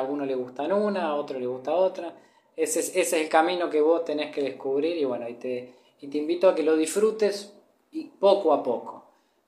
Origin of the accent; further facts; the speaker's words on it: San Francisco, Córdoba, Argentina; now in Mexico; Tengo 33 años, soy de Argentina, de San Francisco, Córdoba. Provincia, mi ciudad está pegada a Santa Fe, pero es todavía provincia de Córdoba.